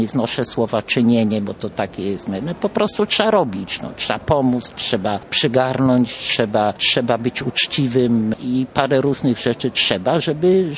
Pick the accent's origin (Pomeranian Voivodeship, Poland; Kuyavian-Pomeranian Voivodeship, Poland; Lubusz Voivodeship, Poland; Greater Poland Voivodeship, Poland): Greater Poland Voivodeship, Poland; Poznań; born there; Urodziłam się w Poznaniu, ponieważ po wojnie, zupełnie niezależnie, oboje moi rodzice jeszcze wtedy się nie znali, trafili do Poznania, bo Warszawa nie istniała i tam się poznali.